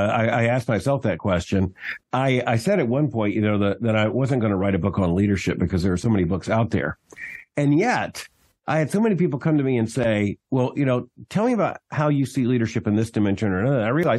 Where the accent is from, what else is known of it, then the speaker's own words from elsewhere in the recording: Florida, United States; born there; I was born in Florida, raised in a Christian home